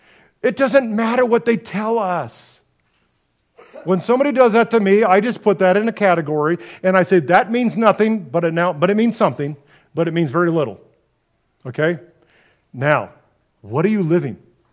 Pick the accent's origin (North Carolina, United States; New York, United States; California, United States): California, United States; I grew up in the Church of Corinth in California.